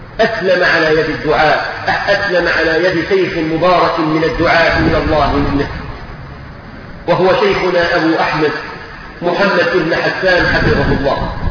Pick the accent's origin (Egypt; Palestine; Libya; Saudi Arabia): Egypt; طبعا ده لو عندنا في مصر هيقول: أنت مستعجل على الهم بدري ليه؟